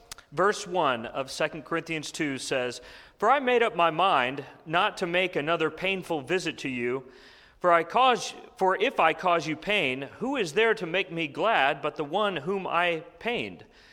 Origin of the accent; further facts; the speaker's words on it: Phoenix, Arizona, United States; I am originally from Phoenix, Arizona, and that's where Ryan and I got to be friends.